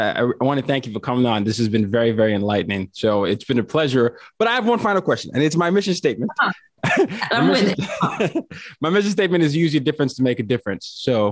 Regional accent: Nigeria; At least that was me as a Nigerian.

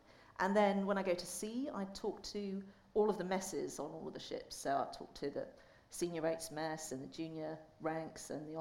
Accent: Portsmouth, South East England, United Kingdom; Oh, well, I'm from Portsmouth.

